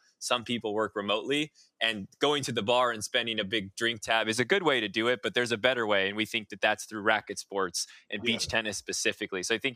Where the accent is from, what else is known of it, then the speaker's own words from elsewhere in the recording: Ohio, United States; So Brian and I actually grew up about 5 houses down from each other in Ohio. So we grew up in the Midwest